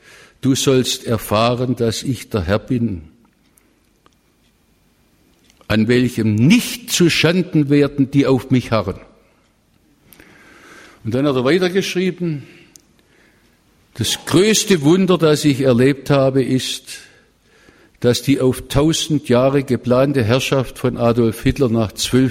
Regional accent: Stuttgart, Baden-Württemberg, Germany; Als die Großmutter gestorben war im Jahr 1953 bei uns zu Hause in Stuttgart

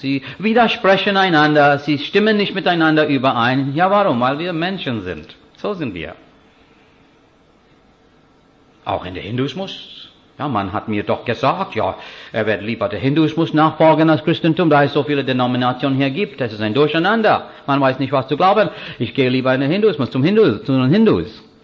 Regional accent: India; German is a second language; Meiner Meinung nach als Inder, es gibt viel mehr Toleranz hier im Westen.

